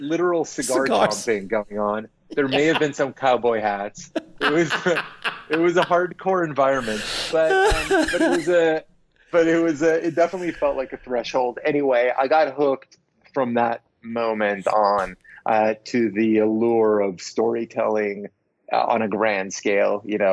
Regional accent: Reseda, California, United States; I grew up in the Valley in Reseda, outside of the center of filmmaking, which is sort of Burbank and Hollywood, but still sort of tangentially connected to it.

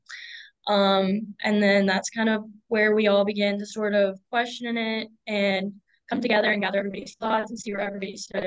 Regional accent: Georgia, United States; I'm from Georgia. Personally, I started swimming there when I was about 5 years old.

